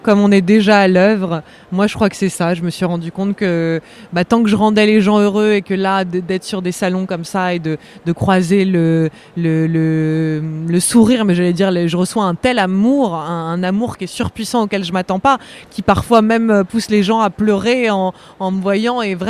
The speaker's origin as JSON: {"language": "French", "town": "Paris", "region": "Île-de-France", "country": "France", "said": "je parle en tant que parisienne"}